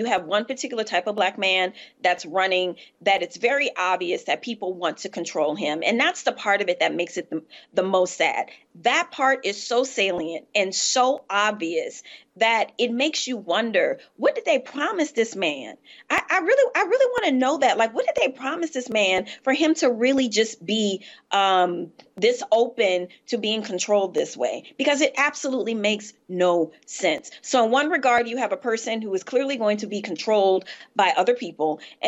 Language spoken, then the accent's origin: English; Southern United States, United States; As a Southerner, you know, I am very proud of that fact.